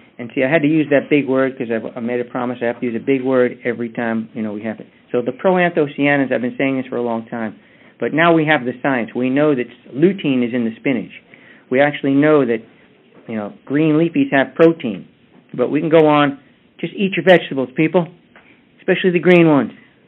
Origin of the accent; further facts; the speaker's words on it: Kansas, United States; Yeah, I'm from Kansas. I've lived in Kansas.